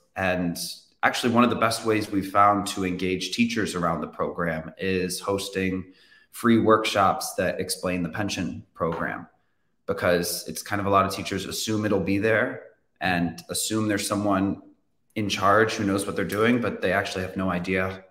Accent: Chicago, Illinois, United States; we're both born, like we're both from Chicago.

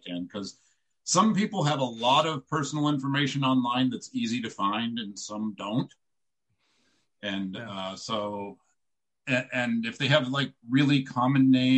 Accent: Tacoma, Washington, United States; And I grew up in Tacoma. I was here in the early 90s when it was nice and crazy.

